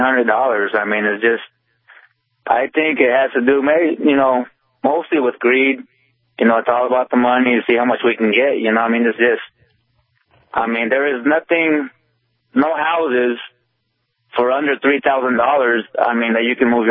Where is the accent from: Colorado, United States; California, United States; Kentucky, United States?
California, United States; I'm from California, and I've been in the oil fields for going on 14 years. My mortgage back at home for a five-bedroom is 508.